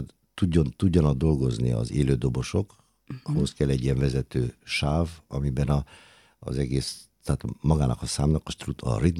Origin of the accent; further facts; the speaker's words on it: Gabon; Gabonból származom